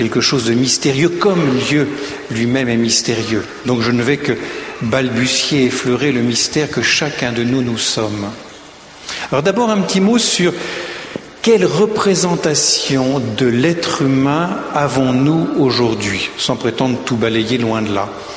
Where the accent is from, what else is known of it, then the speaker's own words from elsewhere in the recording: Paris, Île-de-France, France; now in Rome, Italy; le Parisien que j'étais, parce que je suis diocèse de Paris, maintenant j'habite à Rome depuis presque 10 ans